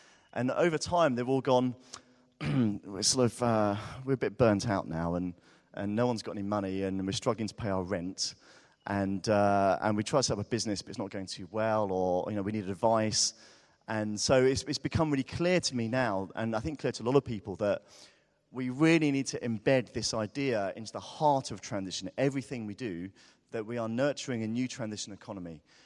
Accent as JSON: {"language": "English", "town": "Brighton", "region": "South East England", "country": "United Kingdom", "said": "from Brighton on the south coast of England."}